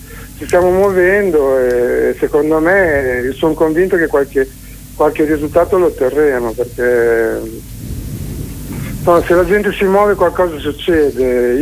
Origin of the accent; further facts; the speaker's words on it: Bologna, Emilia-Romagna, Italy; a Bologna non mancava il lavoro, io sono di Bologna